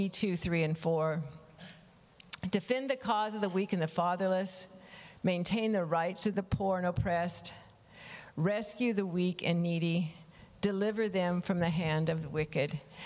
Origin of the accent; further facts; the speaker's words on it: United States; I'm American, middle class, white person in the U.S.